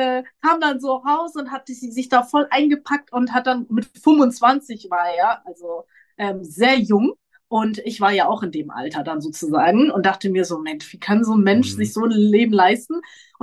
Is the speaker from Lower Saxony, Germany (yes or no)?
yes; Brake, Lower Saxony, Germany; also born or lived in Bremen; Auf jeden Fall komme ich aus dem Norden. Ich bin in Brake aufgewachsen. Das ist in der Nähe von Oldenburg, und habe sehr lange, ich glaube 12, 13 Jahre in Bremen gelebt